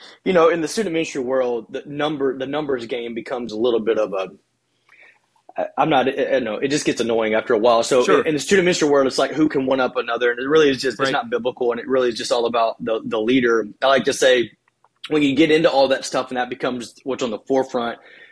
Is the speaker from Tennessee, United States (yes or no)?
yes; Hendersonville, Tennessee, United States; It's north of Nashville, so most of the time I just tell people I'm from Nashville because Hendersonville, nobody really knows, but it's really a rural area in farmland